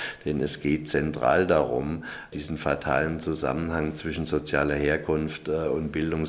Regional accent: South Germany, Germany; now in Gelsenkirchen, Germany; ich stamme aus Süddeutschland

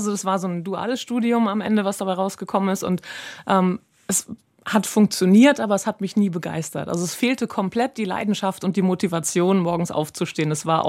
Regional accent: Schleswig-Holstein, Germany; Ja, so ein bisschen mit Wind und Regen groß geworden.

